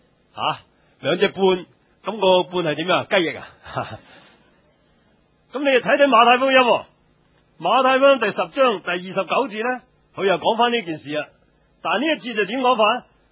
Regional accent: San Francisco, California, United States; 我从三藩市嚟嘅，见惯地震。

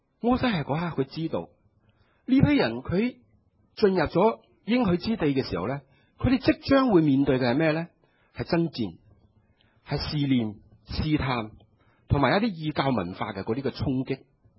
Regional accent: China; 但是犹太人的文化呢跟我们中国人的文化有些类似的。

